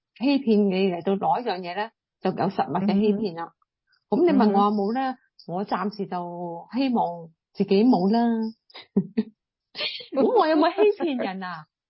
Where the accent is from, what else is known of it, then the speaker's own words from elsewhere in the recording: Guangdong, China; 但系如果喺我哋广东人，我哋而家粤语频道我讲广东话啦，